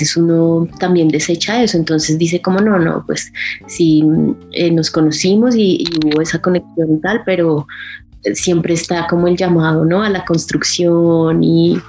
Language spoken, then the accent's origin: Spanish; Bogotá, Colombia; born there; Sí, pues yo nací aquí en Bogotá, mi abuela es de Boyacá y entonces también me siento muy de Boyacá también. Pero sí, yo nací acá, digamos.